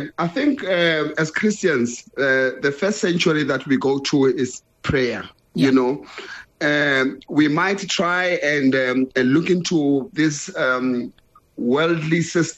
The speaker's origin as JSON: {"language": "English", "town": "Johannesburg", "region": "Gauteng", "country": "South Africa", "tie": "born or raised there", "also_born_or_lived": "England", "said": "As you rightly said … I'm born and bred in Johannesburg. Spent some time in England."}